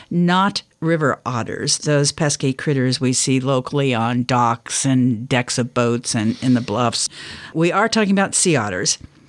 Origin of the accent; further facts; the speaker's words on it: Midwest, United States; Like the river otters that I knew growing up in the Midwest.